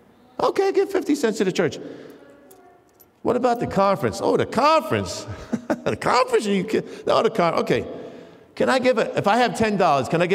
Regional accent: Queens, New York, United States; from Queens. You heard of … ? Well … from Queens

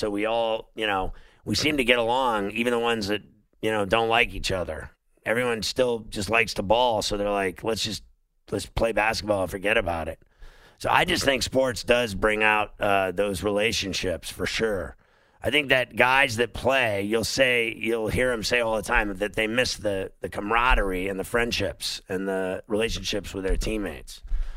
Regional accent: Pittsburgh, Pennsylvania, United States; I grew up in Pittsburgh.

